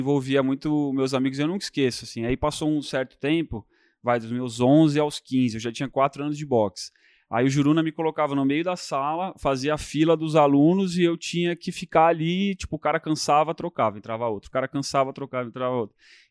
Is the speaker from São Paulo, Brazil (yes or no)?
yes; São Caetano do Sul, São Paulo, Brazil; Eu nasci em São Caetano do Sul. Cresci lá até meus 11 anos de idade.